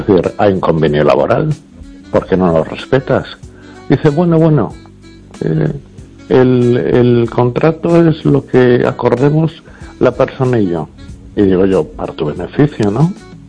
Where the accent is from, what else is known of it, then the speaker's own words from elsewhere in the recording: Spain; de donde yo vengo, de otra zona de España